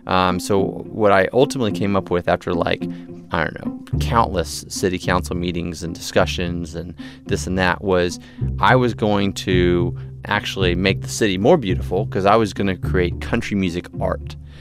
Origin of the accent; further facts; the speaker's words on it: Texas, United States; Now, growing up in Texas, I'd never seen that.